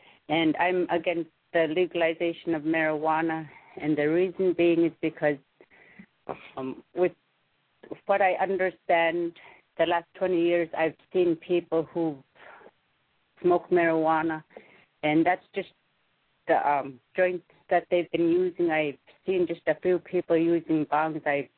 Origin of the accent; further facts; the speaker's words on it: Akiak, Alaska, United States; I'm from Akiak